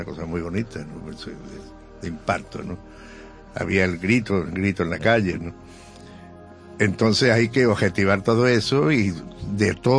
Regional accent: Málaga, Andalusia, Spain; born there; Yo nací en Calle Sancho Pastor, metido en el cogollo de la Semana Santa.

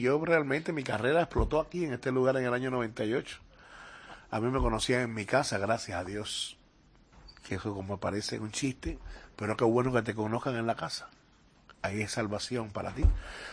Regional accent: Havana, Cuba; moved away; yo estaba viviendo en Cuba, en un barrio donde yo salí de Cuba porque la cosa estaba difícil

